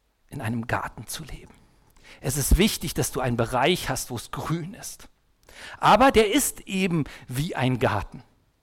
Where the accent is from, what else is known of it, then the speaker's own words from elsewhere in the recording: East Germany, Germany; Ich bin ja in der DDR aufgewachsen